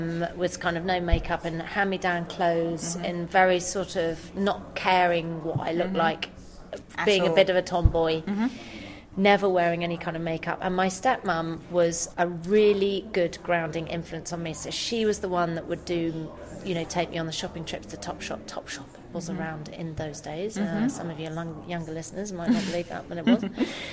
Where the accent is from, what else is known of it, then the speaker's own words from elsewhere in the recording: London, United Kingdom; I grew up in London until I was nearly four. Mm-hmm. And then my mum and dad split up. Mm-hmm. And my mum took me down to live with my granny in the country. So from four to 13, mm-hmm. I lived in the country, okay, with my granny.